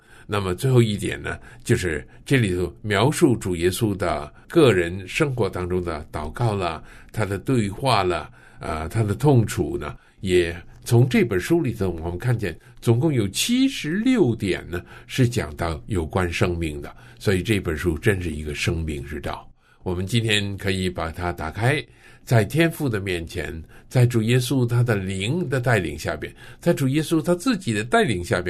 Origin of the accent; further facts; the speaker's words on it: China; 因为我们是中国人